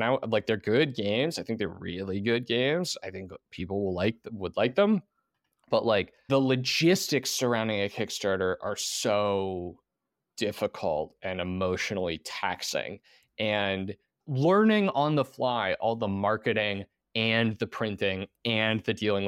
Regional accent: Minnesota, United States; I'm so Minnesotan, I felt like I couldn't just accept that as a gift.

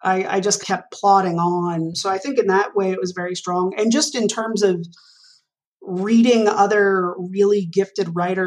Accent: Arlington, Texas, United States; growing up in Arlington, Texas, I hadn't really been around.

